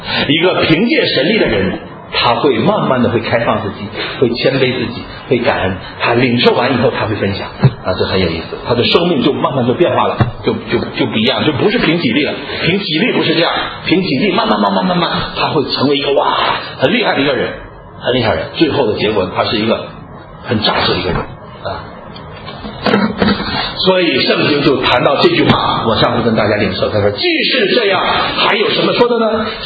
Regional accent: China; 我们中国人因为受了孔子这个影响，都是自为的。

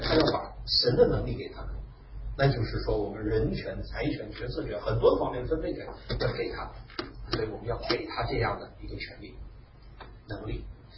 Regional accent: China; 就是我们中国人所希望认人的话是很注重用人为贤的。

